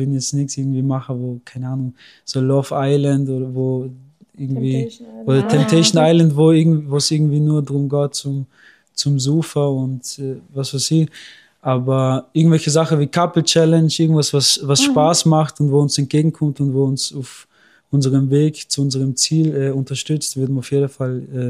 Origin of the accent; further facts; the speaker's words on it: Bregenz, Vorarlberg, Austria; Ich bin in Bregenz geboren und aufgewachsen, 23 Jahre lang.